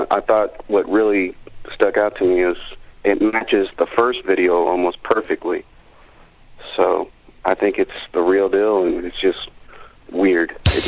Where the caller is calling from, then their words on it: San Antonio, Texas, United States; San Antonio.